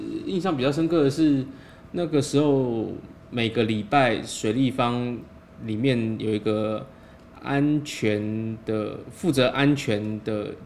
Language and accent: Chinese; Taiwan; now in Beijing, China; 我是从台湾刚来到北京，然后我还不太适应这边的讲话的这个语调跟速度。